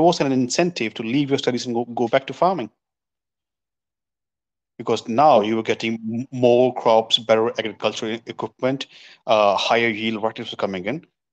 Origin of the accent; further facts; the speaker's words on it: Punjab, India; I grew up in Punjab anyhow, yeah.